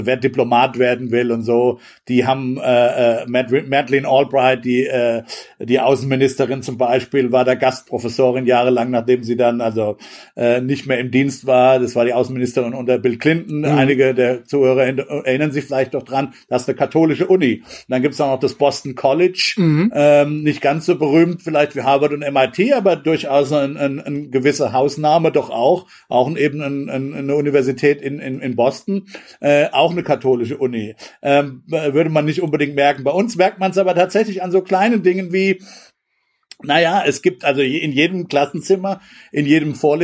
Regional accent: Hesse, Germany; Das haben wir dann aber auch in Gemeinschaftskunde ist es bei uns in Hessen damals, glaube ich.

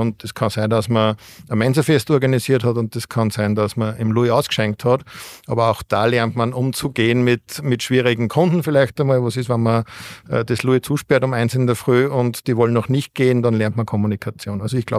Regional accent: Austria; wie man vielleicht als Österreicher mal aufschlägt

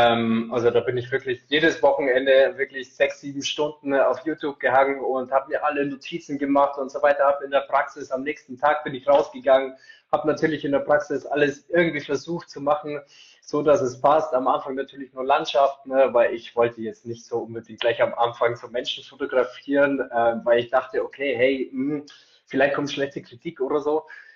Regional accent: Eichstätt, Bavaria, Germany; Ich komme aus Eichstätt, bin 29 Jahre alt, noch.

